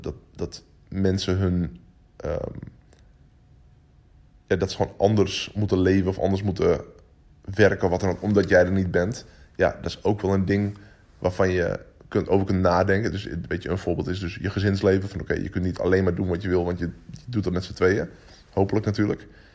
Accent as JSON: {"language": "Dutch", "town": "Drachten", "region": "Friesland", "country": "Netherlands", "tie": "born or raised there", "said": "Ik ben opgegroeid in Drachten, in een dorp in Friesland."}